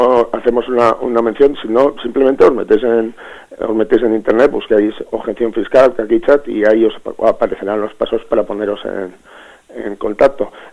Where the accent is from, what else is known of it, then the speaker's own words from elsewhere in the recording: Basauri, Basque Country, Spain; yo soy de Basauri